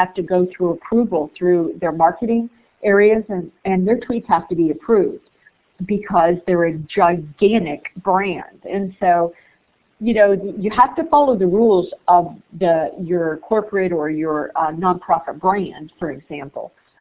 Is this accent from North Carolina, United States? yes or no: no; Florida, United States; I'm from Florida. You know, we typically don't have earthquakes.